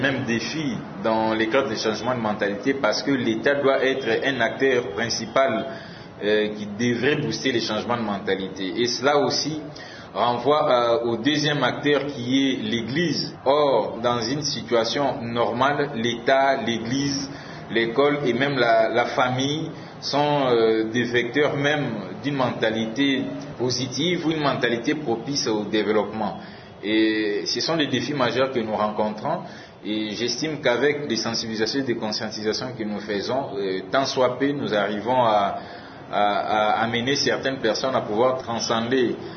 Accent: DR Congo; lorsque nous naissons en tant que Congolais, c'est qu'il sous-entend que naturellement et divinement, la RDC c'est notre nation

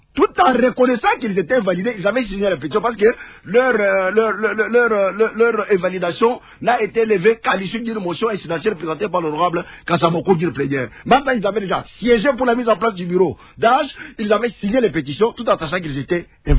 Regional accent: Kasaï-Central, DR Congo; quand je suis à Kananga, pour me rendre chez moi à Kazumba ou à Tshibala

